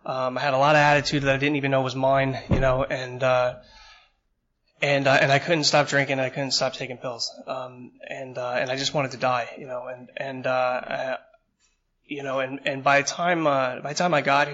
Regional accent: Trenton, New Jersey, United States; I grew up in a pretty bad neighborhood. I grew up in Trenton, New Jersey, and if anybody's familiar with Trenton, well, there's no reason to go there, really

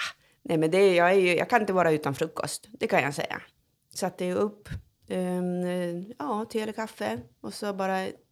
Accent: Japan; also born or lived in Gävle, Sweden; now in Sweden; Gävle lasarett faktiskt. Ja, men jag flyttade dit innan jag flyttade. Ja, fyllde 1 år. Så att jag är uppvuxen i Japan.

